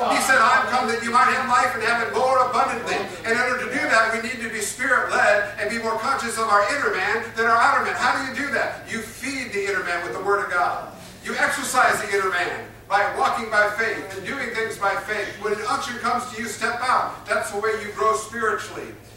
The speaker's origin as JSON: {"language": "English", "region": "Midwest", "country": "United States", "tie": "born or raised there", "said": "I grew up in the Midwest, and my grandparents lived on a farm"}